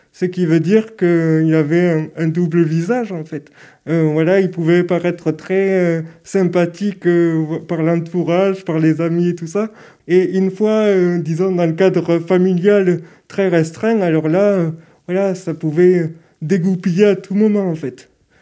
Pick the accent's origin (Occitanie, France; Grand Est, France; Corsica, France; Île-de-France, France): Occitanie, France; Toulouse; j'ai 30 ans. Je suis de Toulouse, je suis né à Toulouse.